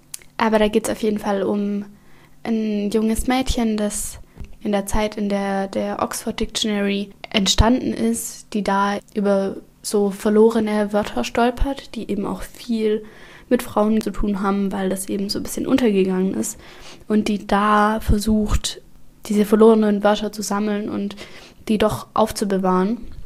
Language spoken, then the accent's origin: German; Baden-Württemberg, Germany; now in Nordfriesland, Germany; Und dann ein Wort aus dem Hohenlöschen, also aus meiner Heimat, erzählen.